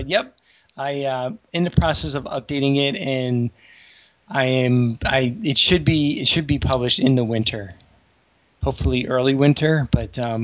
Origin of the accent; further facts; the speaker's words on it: Philadelphia, Pennsylvania, United States; now in Atlanta, United States; I grew up in Philadelphia, but lived all over for quite a while there, and then settled down in Atlanta.